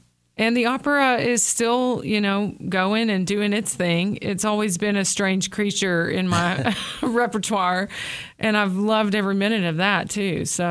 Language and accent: English; Searcy, Arkansas, United States; I grew up in Searcy, Arkansas. So that's in like central, north central Arkansas, as most of y'all know.